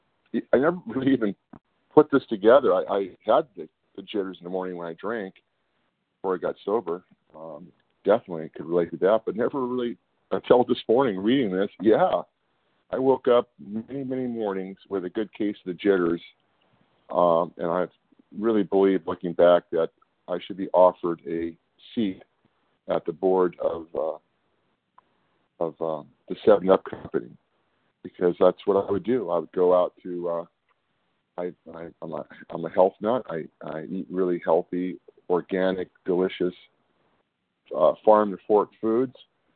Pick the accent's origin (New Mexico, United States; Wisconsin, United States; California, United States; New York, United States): California, United States; Hey, good morning. … I'm from Northern California.